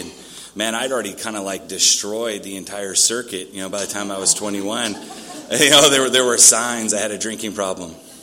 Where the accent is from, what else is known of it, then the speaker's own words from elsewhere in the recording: Santee, California, United States; also born or lived in Syracuse; I grew up in Santee, California, if anybody knows where that's at. I spent some time living in New York, upstate, Syracuse.